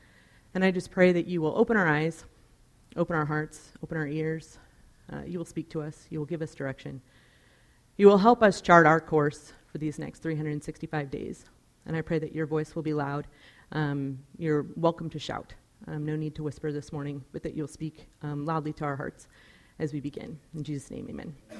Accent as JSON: {"language": "English", "region": "Colorado", "country": "United States", "tie": "born or raised there", "said": "these kinds of days remind me of growing up in Colorado."}